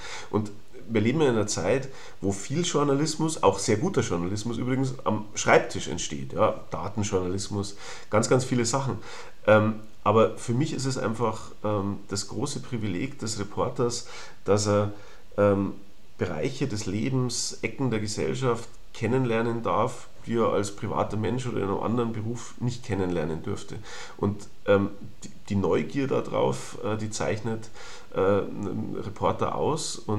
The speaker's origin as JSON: {"language": "German", "region": "Bavaria", "country": "Germany", "said": "Also ich bin ja Bayer"}